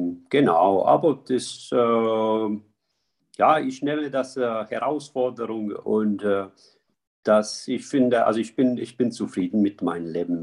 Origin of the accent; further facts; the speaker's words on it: Sicily, Italy; German is a second language; moved away as an adult; now in Germany; Ich bin in Italien geboren, in Sizilien, das ist Süditalien. Und seit 23 Jahren wohne ich in Baden-Württemberg.